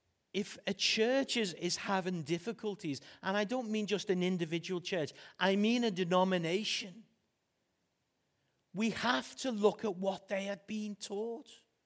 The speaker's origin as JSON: {"language": "English", "town": "Liverpool", "region": "North West England", "country": "United Kingdom", "tie": "born or raised there", "lives_now": "Derbyshire, United Kingdom", "said": "despite me being Derbyshire now, I was born and bred in Liverpool."}